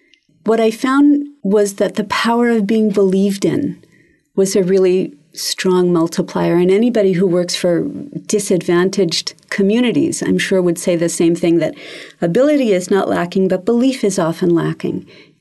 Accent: Canada; now in New Zealand; I grew up in Canada and immigrated to New Zealand in the 1980s. And I lived mostly in the Hokianga.

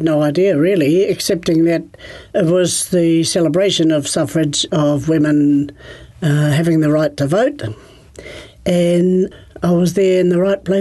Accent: Tuahiwi, Canterbury, New Zealand; I was born and bred in Tuahiwi. That's 25 k's north of Christchurch. I went to Tuahiwi School, and many of my cousins and I are still there at Tuahiwi.

